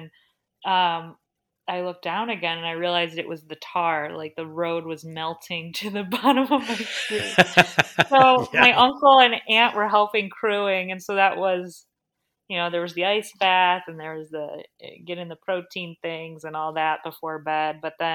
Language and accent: English; Ohio, United States; So I did want to do Ohio because that's my hometown or home state.